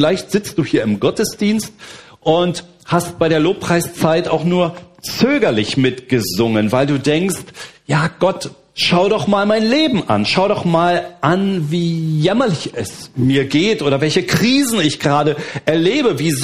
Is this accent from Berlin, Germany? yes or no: yes; Berlin, Germany; davor habe ich 24 Jahre in Berlin gelebt. Also ich bin Berliner, da sind wir aufgewachsen und habe ich meine Kindheit erlebt.